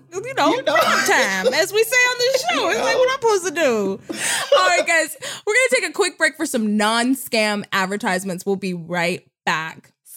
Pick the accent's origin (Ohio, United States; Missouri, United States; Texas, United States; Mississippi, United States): Texas, United States; Today, we're going back to my home state, Texas, which is truly embarrassing. My ass all the time. It's so shameful being from there, but it's also lit.